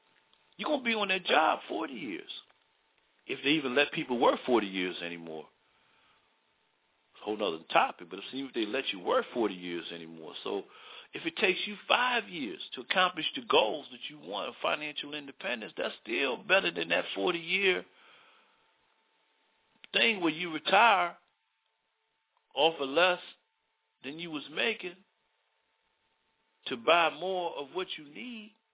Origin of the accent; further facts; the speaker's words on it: Baltimore, Maryland, United States; And growing up in Baltimore, sometimes it would be real, real cold out there.